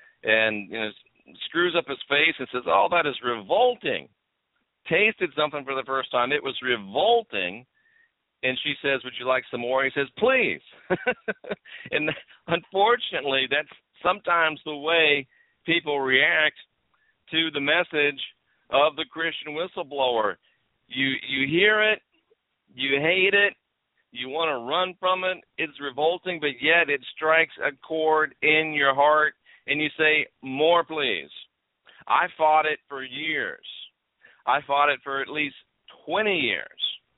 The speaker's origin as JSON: {"language": "English", "region": "the South", "country": "United States", "said": "I'm from the South in the United States. We would say it sticks in your craw."}